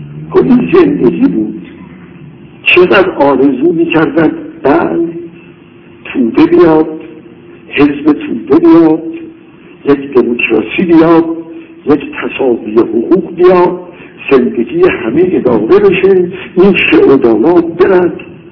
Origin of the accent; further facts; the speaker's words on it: Tehran, Tehran Province, Iran; من بچه تهرانم، سنم هم از همه شما بیشتره،